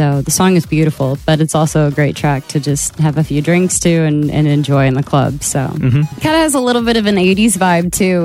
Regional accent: Texas, United States; Family, yes. My family, I'm from Texas. That's just what we do.

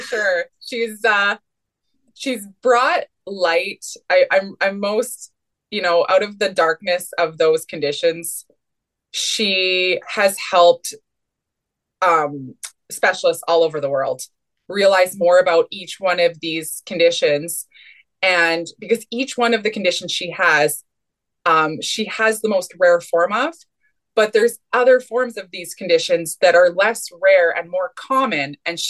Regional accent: Canada; We're from Canada

